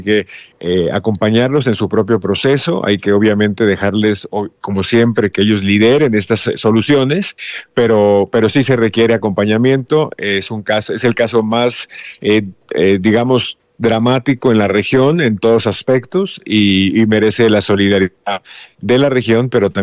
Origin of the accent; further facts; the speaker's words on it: Mexico; Yo soy diplomático mexicano formado en el Servicio Exterior Mexicano